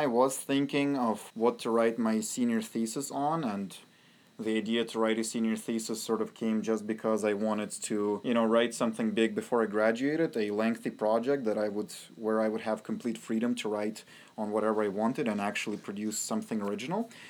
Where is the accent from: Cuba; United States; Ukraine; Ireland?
Ukraine; moved away as an adult; now in Canada; I was born and raised in Ukraine and came to Canada 5 years ago for my education.